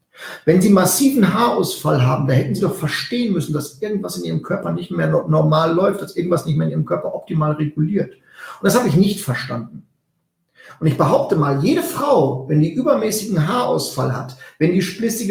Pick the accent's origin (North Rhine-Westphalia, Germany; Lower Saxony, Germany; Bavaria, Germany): North Rhine-Westphalia, Germany; ich komme aus dem Westfälischen, da spricht man von einer Pläte.